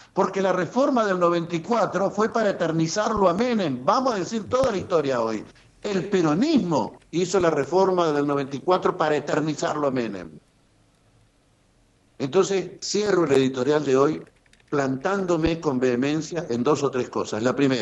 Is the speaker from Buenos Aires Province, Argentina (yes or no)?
no; Victoria, Entre Ríos, Argentina; nosotros somos de Victoria, pero yo no quemo islas?